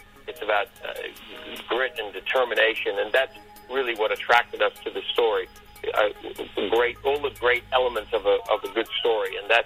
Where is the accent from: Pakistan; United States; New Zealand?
New Zealand; Christchurch, Canterbury; Turns out that this New Zealand rider is from my hometown in Christchurch, New Zealand, where I'm from.